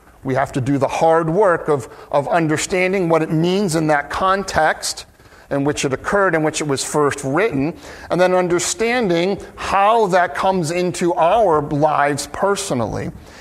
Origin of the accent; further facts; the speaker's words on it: United States; And I do wonder about that for us as American Christians.